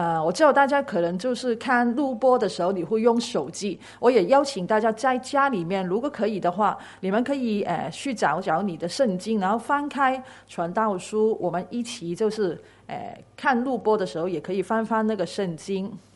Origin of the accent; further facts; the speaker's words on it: Hong Kong